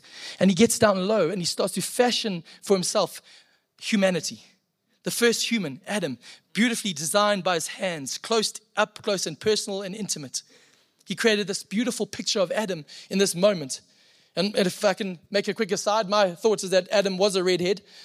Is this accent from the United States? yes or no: no; Zimbabwe; I am from Zimbabwe, as we've spoken about already, and Zimbabweans apologize for apologizing.